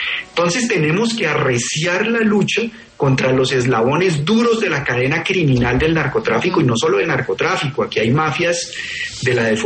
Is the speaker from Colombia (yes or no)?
yes; Colombia; nosotros como colombianos, como ciudadanos